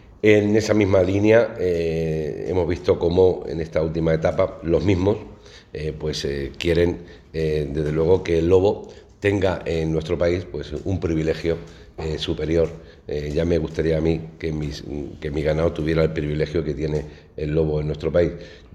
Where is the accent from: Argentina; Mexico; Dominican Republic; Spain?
Spain; Castilla-La Mancha; ahora mismo en mi tierra, en Castilla-La Mancha